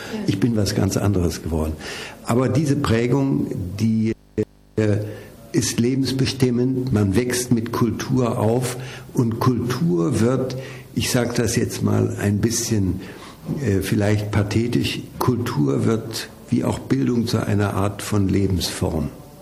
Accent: Essen, North Rhine-Westphalia, Germany; Ich bin in Essen groß geworden. Also in einer Stadt mitten im Ruhrgebiet

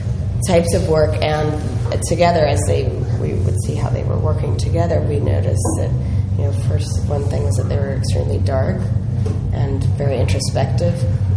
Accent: United States; at least as an American, and since 9/11 it hasn't gone away at all.

